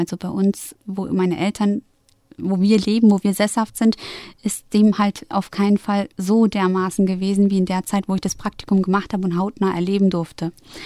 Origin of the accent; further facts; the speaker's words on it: Germany; das Herkunftsland meiner Eltern ist die Türkei, aber meine Heimat und mein Zuhause ist hier in Deutschland.